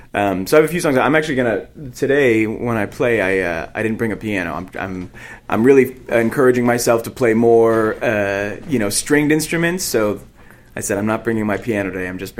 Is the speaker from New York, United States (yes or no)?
yes; Syracuse, New York, United States; No, I grew up in Syracuse, New York.